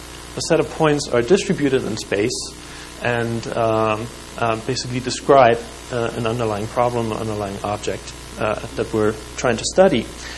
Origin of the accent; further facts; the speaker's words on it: Germany; moved away as an adult; now in Canada; another step as to have less reasons for me to return to Germany, I guess.